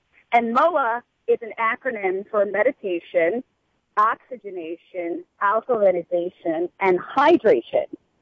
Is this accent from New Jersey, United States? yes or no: yes; New Jersey, United States; I do host the first holistic lifestyle television show on Public Access in my home state of Old Sweet, New Jersey.